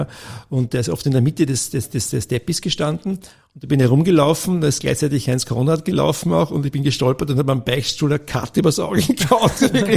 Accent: Vienna, Austria; ich bin in Wien groß geworden. Meine Eltern aus Eltern aus Oberösterreich, aber ich bin in Wien geboren und war dann in einer Volksschule im 4. Bezirk

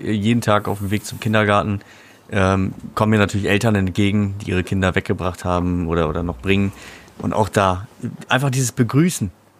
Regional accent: Lower Saxony, Germany; moved away; als ich in Berlin gewohnt habe, ich kannte halt niemanden, ich bin aus Niedersachsen nach Berlin gezogen

